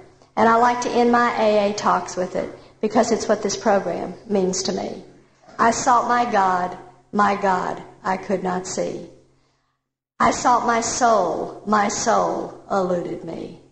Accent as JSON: {"language": "English", "region": "Texas", "country": "United States", "tie": "born or raised there", "said": "When I got married, I grew up in Texas, and I truly believed that men were put on planet Earth to take care of women."}